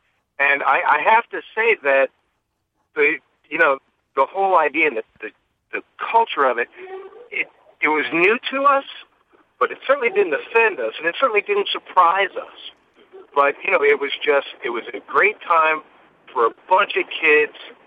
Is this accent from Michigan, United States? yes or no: no; New Jersey, United States; So, I grew up right outside of New York in Jersey in the 70s